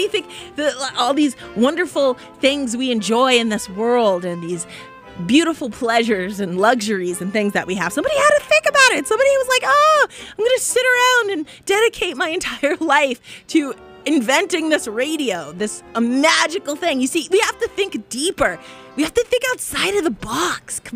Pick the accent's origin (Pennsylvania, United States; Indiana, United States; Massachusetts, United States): Massachusetts, United States; Boston; I grew up in Boston going to punk shows here.